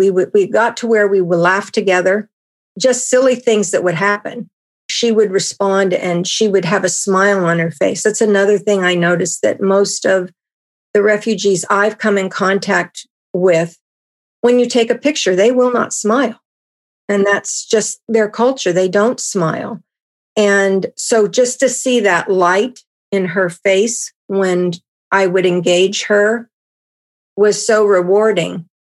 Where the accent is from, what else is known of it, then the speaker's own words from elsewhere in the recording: United States; Advantages that me as an American has are not what people from other countries have necessarily.